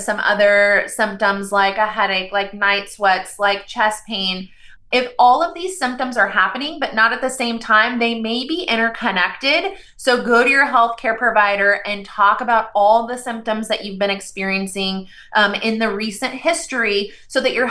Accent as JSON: {"language": "English", "region": "California", "country": "United States", "tie": "born or raised there", "said": "I'm born and raised in California, in Kern County, lived here my entire life."}